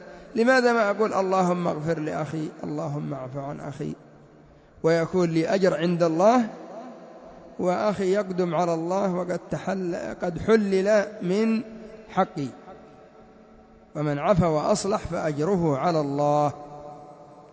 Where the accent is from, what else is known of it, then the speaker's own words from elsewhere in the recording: Yemen; وهكذا إخواننا الذين في خارج اليمن هم أخوة لنا، إنما اقتربوا في غير بلدنا